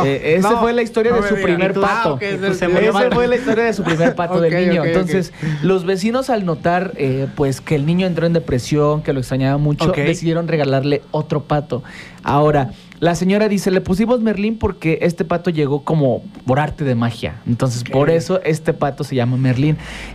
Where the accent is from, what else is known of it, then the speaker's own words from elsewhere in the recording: Mexico; México es mío y yo soy de México.